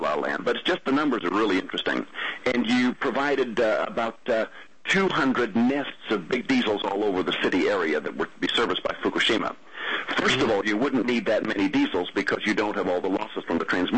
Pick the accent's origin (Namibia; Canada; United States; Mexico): Canada; now in Australia; I'm actually a Canadian living in Australia, so I don't do the accent very well